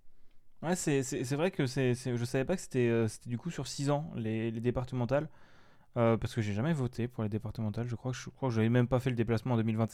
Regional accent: Grand Est, France; je suis Alsacien donc je défends un peu ça

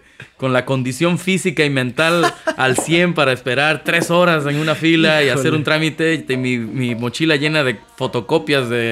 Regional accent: Mexico; atiendan sus asuntos como mexicanos

